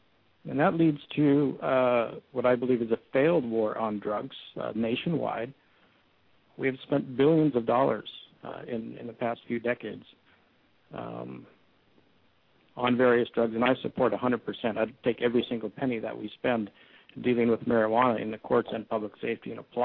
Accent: Ketchikan, Alaska, United States; In my hometown of Ketchikan, we have young people who are dying because of methamphetamines and heroin.

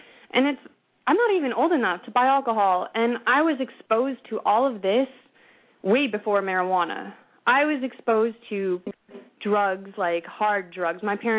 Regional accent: Kotzebue, Alaska, United States; from Kotzebue, Alaska, and I think I have a pretty good idea about representing natives in general

